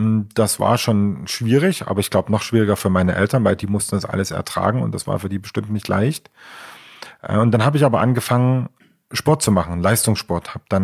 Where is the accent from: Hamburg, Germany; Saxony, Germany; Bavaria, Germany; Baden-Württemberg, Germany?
Saxony, Germany; Leipzig; Ich bin ja ursprünglich aus der DDR, also komme aus Leipzig, aus der wunderschönen Stadt Leipzig.